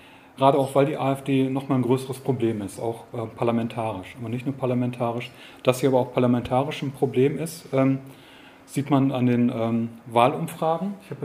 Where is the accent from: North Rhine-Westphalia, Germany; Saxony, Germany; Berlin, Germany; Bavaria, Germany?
North Rhine-Westphalia, Germany; Münster; ich bin Soziologe, ich komme aus Münster